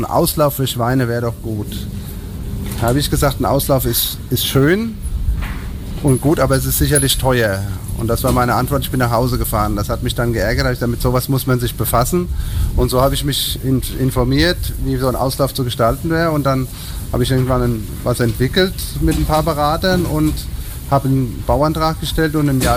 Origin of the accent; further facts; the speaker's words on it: Groß-Umstadt, Hesse, Germany; Ich bin hier auf dem Altmannshof groß geworden